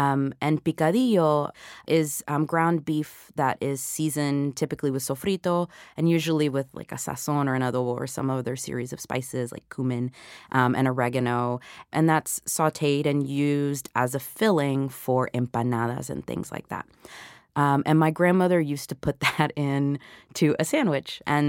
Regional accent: the South, United States; same kind of subtle sweetness that I associate with funnel cakes, which, of course, I had plenty of growing up in the South.

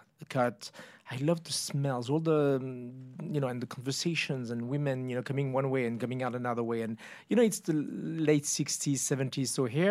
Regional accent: France; I'm from France. There's no such thing.

